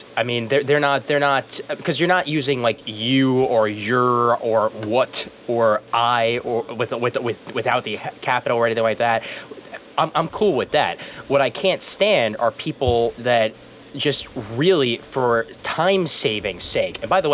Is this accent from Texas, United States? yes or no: no; Brooklyn, New York, United States; Yeah. I'm in New York. I'm in Brooklyn. I'm in the same damn place I've lived since I was born